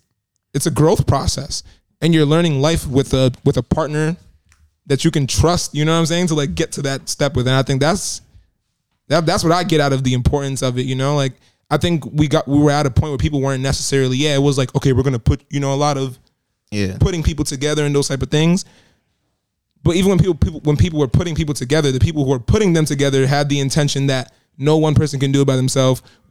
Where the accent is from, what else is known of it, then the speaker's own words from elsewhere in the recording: United States; And I think me living here, growing up in America